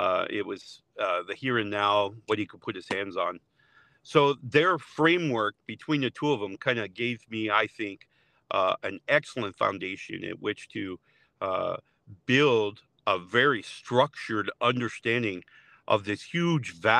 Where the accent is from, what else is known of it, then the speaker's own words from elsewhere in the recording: Ohio, United States; born there; also born or lived in New Jersey / Louisiana; I was born in Ohio, in the Midwest. We moved back to the East Coast.